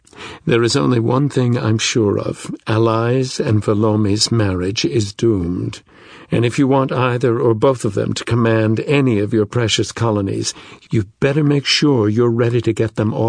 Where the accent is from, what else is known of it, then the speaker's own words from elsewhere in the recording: United States; It's what I learned from growing up in America.